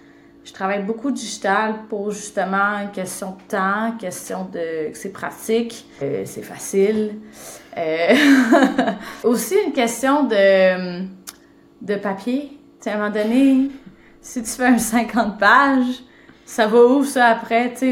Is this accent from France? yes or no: no; Montreal, Quebec, Canada; Non, non, moi, je me suis promenée un peu, là. Mais initialement, je viens de Montréal.